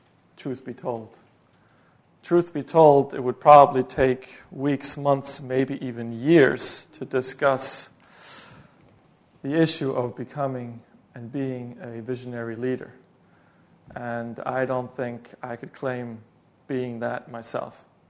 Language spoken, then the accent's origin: English; Bern, Switzerland; moved away as an adult; also born or lived in England / France / Denmark; now in Germany; I was born in Andrews. I grew up in Bern, Switzerland.